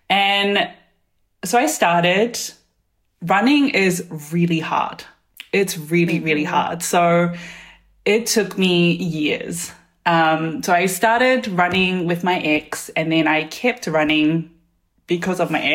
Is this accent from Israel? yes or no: no; New Zealand; born or raised there; also born or lived in South Korea; now in Berlin, Germany